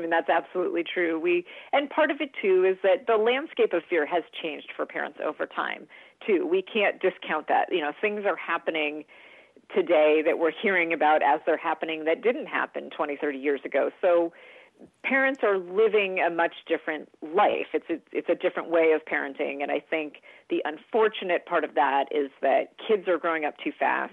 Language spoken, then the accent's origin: English; East Coast, United States; because I live in California, but I'm from the East Coast.